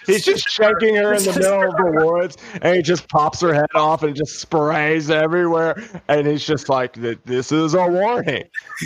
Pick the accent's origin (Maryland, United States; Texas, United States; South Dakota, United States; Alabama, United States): Alabama, United States; Yeah. Hey, I am from Alabama, so if anybody has the right to say it, it's me.